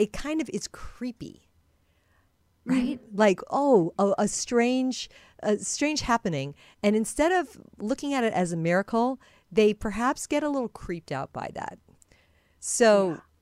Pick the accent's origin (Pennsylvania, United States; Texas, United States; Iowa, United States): Iowa, United States; No, and I'm from Iowa originally, so I definitely grew up amongst a lot of people that would be perhaps less familiar with some of these concepts